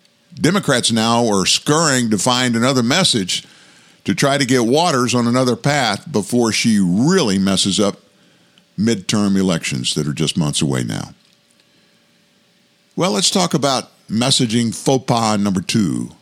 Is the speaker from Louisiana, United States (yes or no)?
yes; Louisiana, United States; I'm from South Louisiana originally.